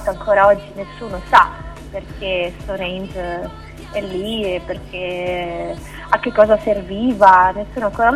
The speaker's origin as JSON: {"language": "Italian", "town": "Prato", "region": "Tuscany", "country": "Italy", "accent": "Tuscan", "said": "Sono toscana, di Prato nello specifico, quindi queste C che sentirete togliere in maniera violenta, perdonatemi."}